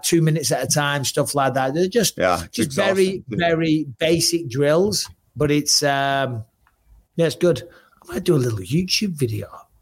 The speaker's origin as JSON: {"language": "English", "town": "Clitheroe", "region": "North West England", "country": "United Kingdom", "said": "So I'm from Clitheroe. There's a big, gigantic hill called Pendle Hill."}